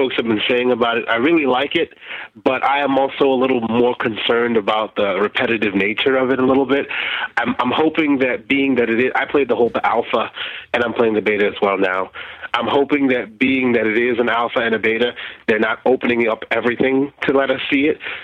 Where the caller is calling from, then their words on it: Tampa, Florida, United States; calling from Tampa, Florida.